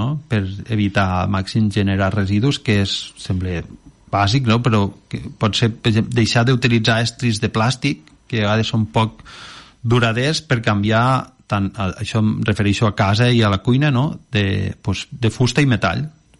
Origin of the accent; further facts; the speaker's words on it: Catalonia, Spain; una iniciativa superinteressant i propera almenys a nosaltres, que som de Ponent, no?